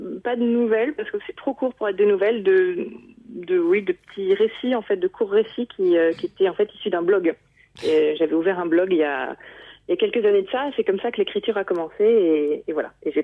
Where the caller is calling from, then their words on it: Annecy, Auvergne-Rhône-Alpes, France; Exactement, je suis près d'Annecy, à côté, autour du lac d'Annecy.